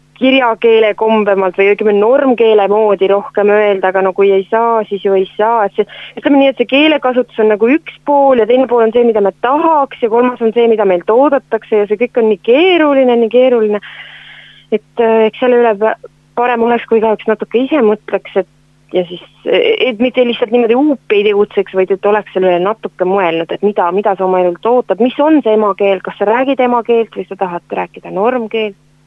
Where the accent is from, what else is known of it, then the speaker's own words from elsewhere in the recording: Saare County, Estonia; accent: Sõrve dialect; first language Sõrve dialect of Estonian; Ma arvan, et minu emakeel on küll kindlasti sõrvekeel.